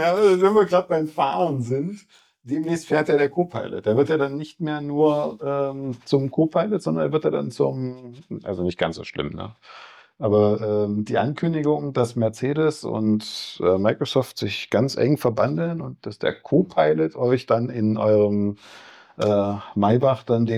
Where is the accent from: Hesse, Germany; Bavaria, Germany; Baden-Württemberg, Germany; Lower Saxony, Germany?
Bavaria, Germany; ich komme ja aus Bayern, ne?